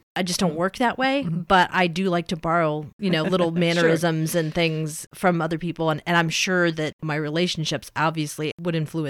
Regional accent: United States; readers on social media, just because of the way I interact, realize I'm American.

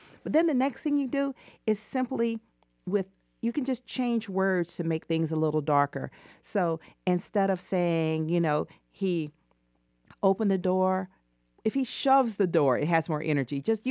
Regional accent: Atlanta, Georgia, United States; I tell people I'm from Atlanta, and they have all these, like, they think they know what type of shoes I wear.

